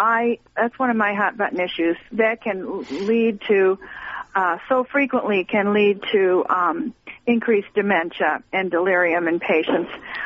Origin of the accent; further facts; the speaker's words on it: Michigan, United States; and I'm from Michigan, so I worked in Michigan at one of the worst nursing homes in the whole world when I started out.